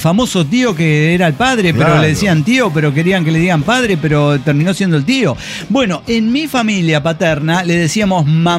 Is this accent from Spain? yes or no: no; Sonora, Mexico; Y entonces yo crecí, claro, en Sonora